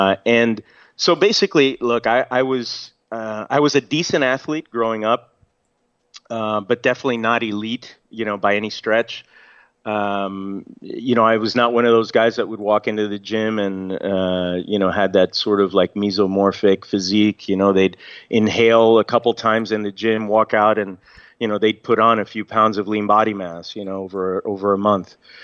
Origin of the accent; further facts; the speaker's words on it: North Bergen, New Jersey, United States; I grew up in Jersey, in North Jersey, so North Bergen.